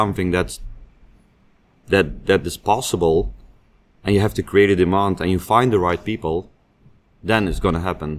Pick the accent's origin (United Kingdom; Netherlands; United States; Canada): Netherlands; Yes, always from my hometown.